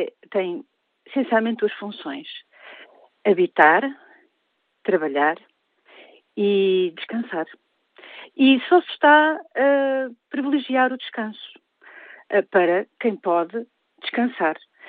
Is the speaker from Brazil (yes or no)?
no; Lisbon, Portugal; sou lisboeta da terceira geração, vivo no centro de Lisboa